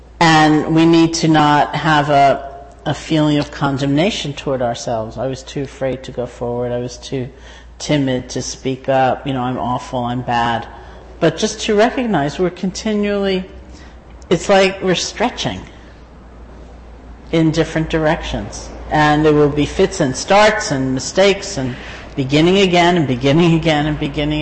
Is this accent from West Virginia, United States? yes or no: no; New York City, New York, United States; I said, you know, I grew up in New York City